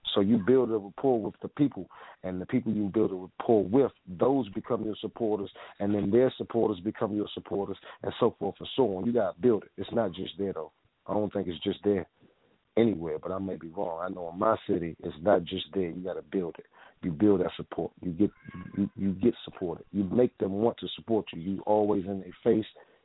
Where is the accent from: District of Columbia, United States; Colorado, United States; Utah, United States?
District of Columbia, United States; Washington; Well, around here, I mean, first and foremost, I'm from Washington, D.C., man, D.C., uptown.